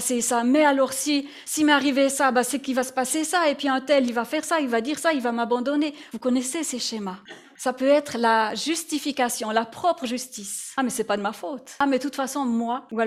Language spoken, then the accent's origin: French; Val-de-Ruz, Neuchâtel, Switzerland; J'ai grandi au Val-de-Ru et il y a plusieurs villages.